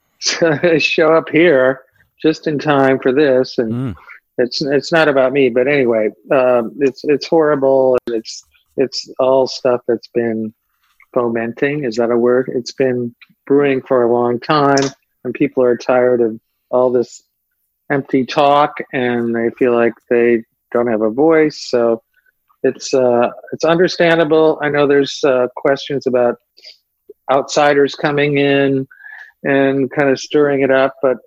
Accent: Toledo, Ohio, United States; I mean, I grew up listening to CKLW, the Motor City, a Detroit station that was amazing.

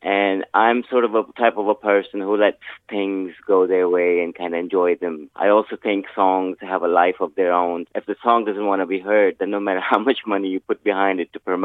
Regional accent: Pakistan; And I'm this kid from Pakistan.

